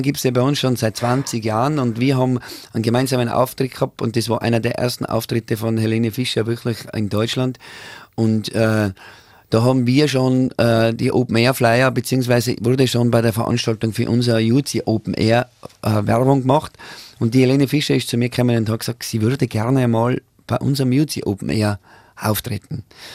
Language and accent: German; Strass, Tyrol, Austria; wir kommen ja aus Strass, da ist ja oben die Brettvoll.